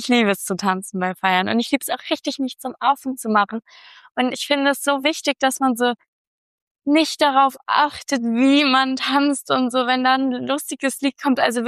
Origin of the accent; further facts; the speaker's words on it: Hamburg, Germany; Ich bin ja ein Hamburger Mädchen